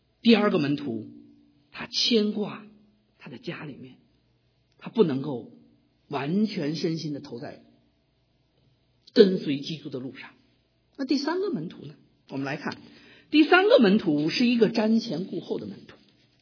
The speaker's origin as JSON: {"language": "Chinese", "region": "Tianjin", "country": "China", "tie": "born or raised there", "said": "很多人知道我是天津人，所以我在城里长大，从来没有跟过地"}